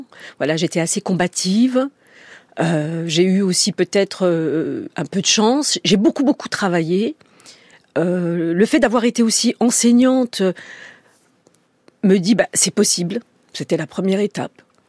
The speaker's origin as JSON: {"language": "French", "country": "France", "said": "notre pays, c'est la France. Il n'y a pas de retour possible pour nous. Même si on aime le pays de ses aïeux, on est français, on se sent français."}